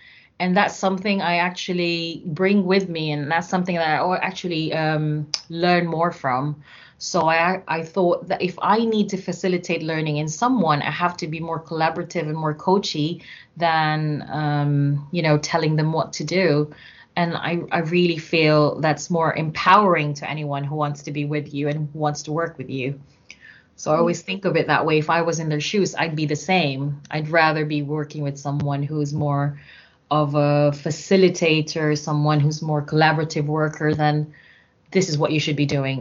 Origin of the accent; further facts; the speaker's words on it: Philippines; moved away as an adult; now in United Kingdom; To anyone listening right now, I'm from the Philippines. I've lived there until I was 26. I moved here to the UK at 26, 27, and then I worked in the NHS since then.